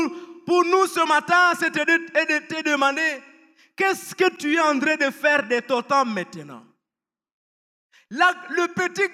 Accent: Goma, North Kivu, DR Congo; vous savez, chez nous en Goma, avec tout ce qui s'est passé

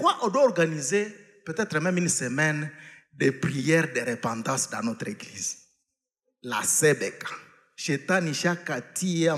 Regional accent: South Africa; Même si moi je suis venu de l'Afrique du Sud, toi tu es venu du Congo, ici nous avons une peau noire.

